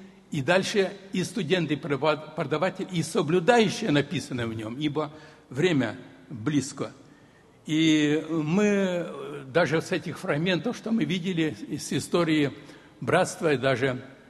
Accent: Brest Region, Belarus; Даже вот на моей родине, где я вырос в Кобринском районе

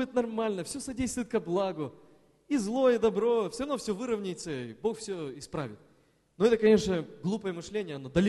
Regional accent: Perm, Perm Krai, Russia; а родом я из Перми

